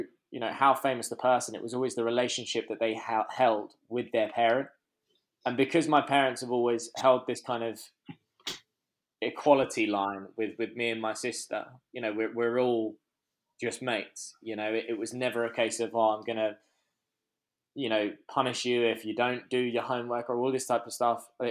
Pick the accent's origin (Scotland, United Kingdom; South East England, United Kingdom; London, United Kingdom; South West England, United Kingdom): London, United Kingdom; Muswell Hill; also born or lived in Hertfordshire; So we grew up in Muswell Hill.